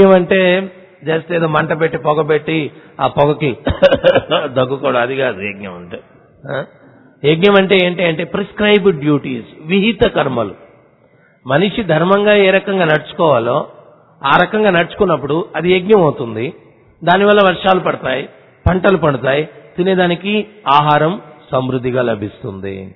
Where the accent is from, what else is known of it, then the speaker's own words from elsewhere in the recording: Nellore, Andhra Pradesh, India; also born or lived in Bangalore; నేను నెల్లూరు నుంచి బెంగళూరు వెళ్ళడానికి ఒక 22 సంవత్సరాల కిందట నెల్లూరులో చాలా వేడిగా ఉండేది.